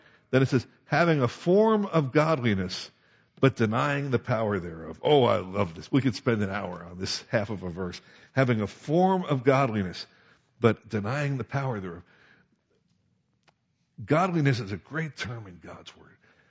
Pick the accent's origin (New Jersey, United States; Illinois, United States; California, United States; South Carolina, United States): New Jersey, United States; When I was a little kid, I grew up on the East Coast, and my parents used to, why, I don't know, but when I was like 8 years old, they'd let me take a rowboat out into Barnegat Bay and fish